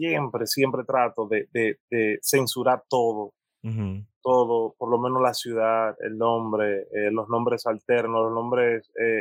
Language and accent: Spanish; Santo Domingo, Dominican Republic; Yo soy de Villa Duarte, Maquiteria. Es un barrio cerca del Faro Colón, de Isabelita. Me crié en todos esos matorrales.